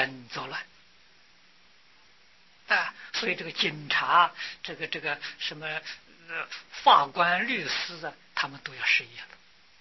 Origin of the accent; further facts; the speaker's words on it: China; 我们中国人不重视法治